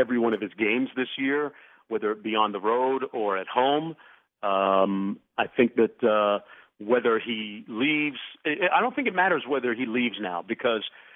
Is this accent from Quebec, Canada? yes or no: no; Toronto, Ontario, Canada; When I grew up in Toronto